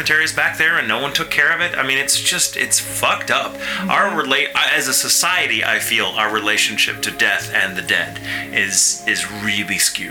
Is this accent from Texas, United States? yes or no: yes; McKinney, Texas, United States; And, well, I grew up in McKinney, just 30 miles north.